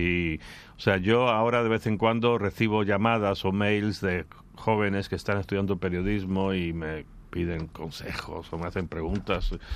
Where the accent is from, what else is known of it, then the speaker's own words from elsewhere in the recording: Sitges, Catalonia, Spain; Bueno, yo tengo que defender mi pueblo, mi gente.